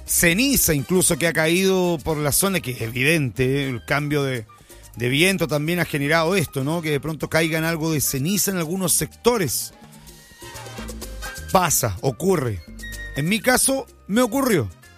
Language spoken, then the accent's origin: Spanish; Chile; Somos chilenos, somos aguerridos, nos han pasado tantas cosas.